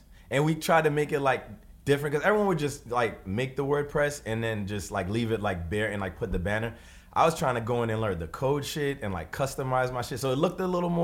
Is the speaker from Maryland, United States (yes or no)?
no; Brooklyn, New York, United States; I'm from East Flatbush. I'm from the Caribbean epicenter of Brooklyn, 46th and Church.